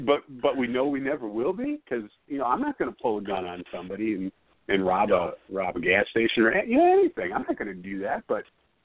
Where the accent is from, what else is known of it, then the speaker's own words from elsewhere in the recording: Milwaukee, Wisconsin, United States; I grew up in Milwaukee in the 70s and 80s, and I didn't know a lot of this stuff was going on around me.